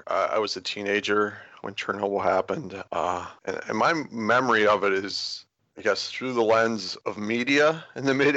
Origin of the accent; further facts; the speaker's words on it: Pennsylvania, United States; I'm from Western Pennsylvania. It happened in Central Pennsylvania, maybe a couple hundred miles, I believe, away from us.